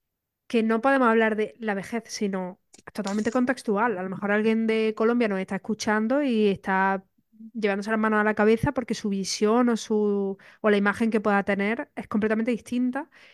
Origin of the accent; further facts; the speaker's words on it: Andalusia, Spain; somos las dos andaluzas, que tenemos más o menos la misma edad, por lo tanto, pertenecemos a la misma generación